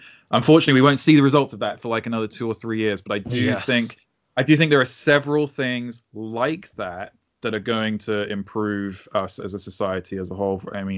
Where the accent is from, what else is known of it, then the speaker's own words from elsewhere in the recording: United Kingdom; I'm from Britain.